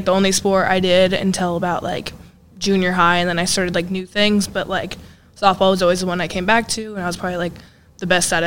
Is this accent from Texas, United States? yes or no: no; Milford, Nebraska, United States; I am from Milford, Nebraska.